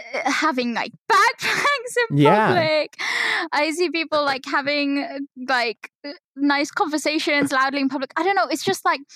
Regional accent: United Kingdom; Yeah, but they can't be mad. I'm British.

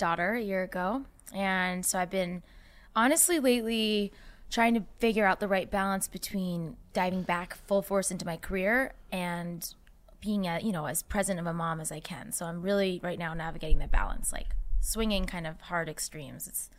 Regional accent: Boston, Massachusetts, United States; now in Los Angeles, United States; I'm from Boston originally, so it's kind of shocking that like this turn of events happened.

